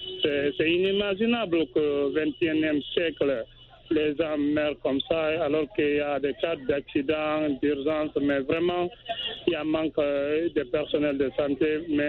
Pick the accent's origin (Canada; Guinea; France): Guinea; Bongore, Mamou Region; je prends le cas de mon village natal, Bongore Mamou, situé à 60 km de la région de Mamou.